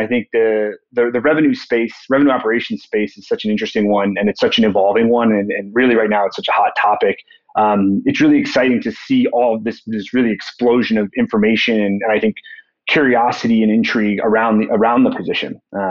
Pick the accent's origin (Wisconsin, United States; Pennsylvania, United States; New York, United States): Pennsylvania, United States; Philadelphia; then relocated back east, where I'm from Philadelphia originally.